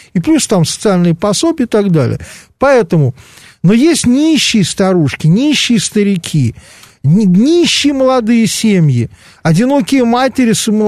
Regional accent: Moscow, Russia; на мне аршинными буквами написано, что я москвич.

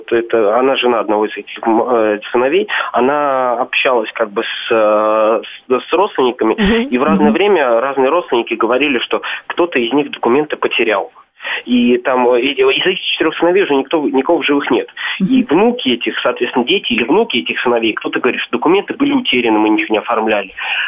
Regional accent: Moscow, Russia; я из Москвы.

